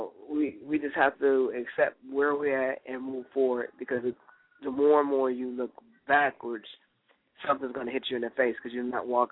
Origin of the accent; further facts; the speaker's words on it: Detroit, Michigan, United States; now in Virginia, United States; I'm coming from Detroit, to Virginia area. Detroit has gone downhill. I definitely escaped something